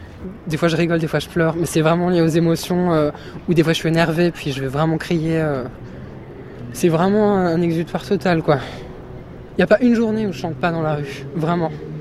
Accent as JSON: {"language": "French", "town": "Lyon", "region": "Auvergne-Rhône-Alpes", "country": "France", "tie": "born or raised there", "said": "En fait, quand j'étais petit, à Lyon, ma mère me faisait chanter devant d'autres adultes"}